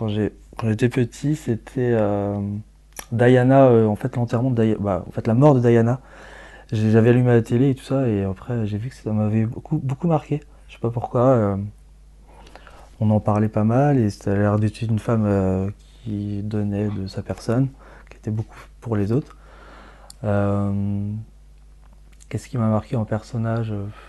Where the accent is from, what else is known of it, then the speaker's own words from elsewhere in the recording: Rennes, Brittany, France; je suis de Bretagne, de Rennes en particulier, donc voilà.